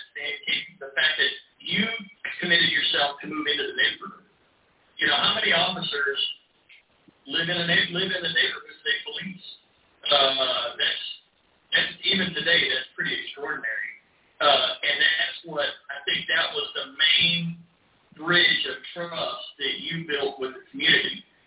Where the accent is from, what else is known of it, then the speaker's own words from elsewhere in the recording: Plano, Texas, United States; I'm a kid from Plano, Texas.